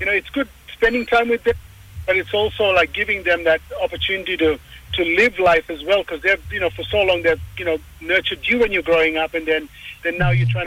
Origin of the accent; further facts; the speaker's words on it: Queensland, Australia; I'm from Torres Strait. I come from a small island called Mabion. My tribe is the Wagadagan tribe, and my totem is a crocodile.